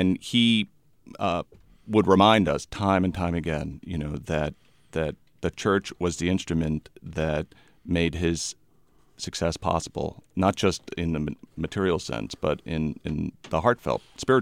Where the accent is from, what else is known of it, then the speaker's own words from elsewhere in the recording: Fall River, Massachusetts, United States; tonight I'm going up to my hometown diocese, as it were, the Diocese of Fall River, to talk about Catholic education.